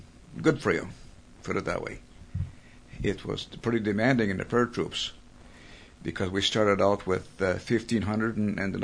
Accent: Neilsville, Minnesota, United States; also born or lived in North Dakota; My hometown, I call it Neilsville, Minnesota, but we lived on across the river in Dakota, just across the river. So that's why I always say Neilsville.

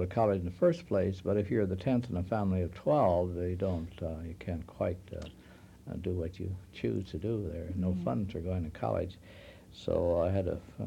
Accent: Detroit Lakes, Minnesota, United States; I grew up in Detroit Lakes, yes.

